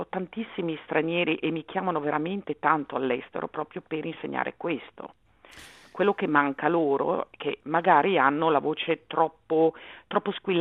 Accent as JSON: {"language": "Italian", "town": "Milan", "region": "Lombardy", "country": "Italy", "said": "perché mi sono di Milano, quando mi sono di Milano schiaccio tutto"}